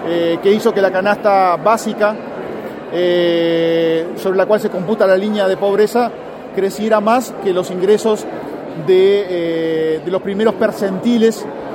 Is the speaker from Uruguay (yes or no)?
yes; Uruguay